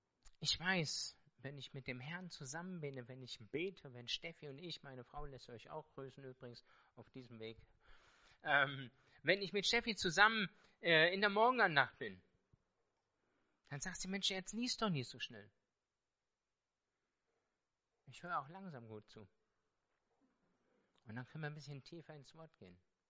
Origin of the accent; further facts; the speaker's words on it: Hesse, Germany; Ich bin Hesse, ich gehe so in der Mitte los.